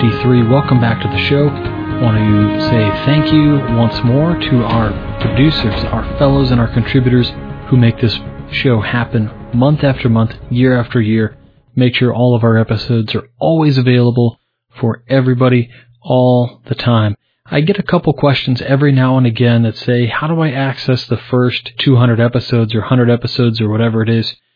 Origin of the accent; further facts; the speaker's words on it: Illinois, United States; And my first foray into the Scottish Rite, of course, was here in my home state of Illinois